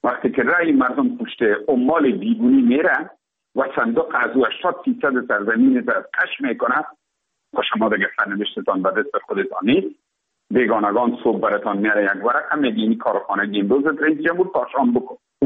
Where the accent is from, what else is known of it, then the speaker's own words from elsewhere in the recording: Afghanistan; ما افغان هستیم.